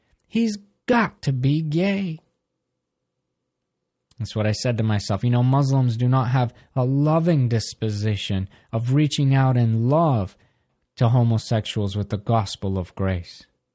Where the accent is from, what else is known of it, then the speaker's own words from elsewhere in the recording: New York, United States; I came from New York and the cutting edge of fashion, and this Nebraska kid is outdressing me